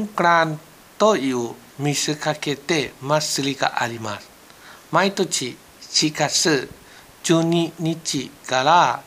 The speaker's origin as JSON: {"language": "Japanese", "country": "Thailand", "second_language": "Japanese", "lives_now": "Japan", "said": "タイから参りました、はい、よろしくお願いします。"}